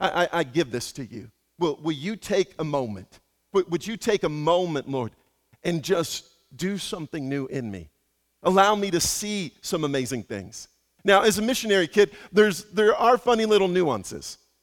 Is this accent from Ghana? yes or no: no; Venezuela; also born or lived in Kentucky, United States / Ecuador; I was born in Kentucky, but, you know, went to Ecuador, reassigned to Venezuela. That's where I spent most of my time.